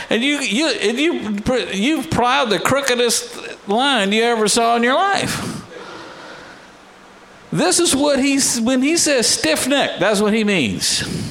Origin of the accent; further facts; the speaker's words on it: Texas, United States; I'm from Texas, I'm going to explain how this works.